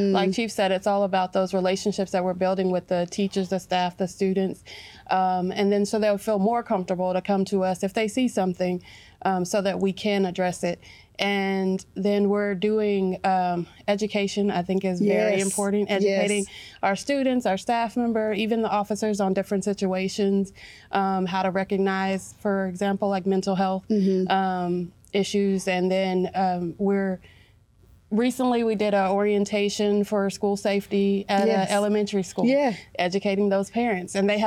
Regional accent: Texas, United States; And I come from West Texas. That's where my start came from.

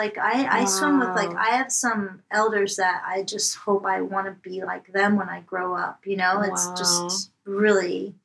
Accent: Miami Beach, Florida, United States; moved away as an adult; you know, I come from Miami Beach, Florida.

